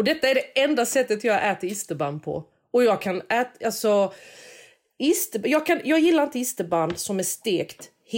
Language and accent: Swedish; Växjö, Kronoberg County, Sweden; Inte där jag kommer ifrån, inte i Växjö.